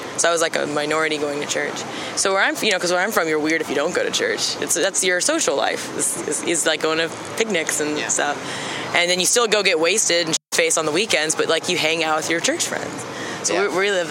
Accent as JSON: {"language": "English", "region": "New England", "country": "United States", "tie": "born or raised there", "said": "I just, you know, I grew up in New England until I was like six, so my whole family's Catholic. We moved down to Alabama. Everyone there's Baptist."}